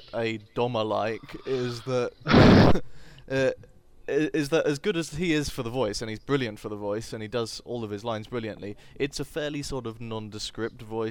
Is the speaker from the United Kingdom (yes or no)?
yes; England, United Kingdom; I'm English